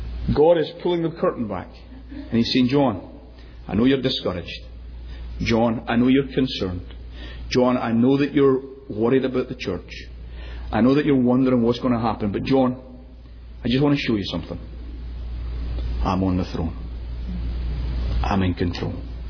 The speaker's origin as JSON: {"language": "English", "country": "United Kingdom", "lives_now": "United States", "said": "as a Brit I can get away with a lot of things because I don't get to vote"}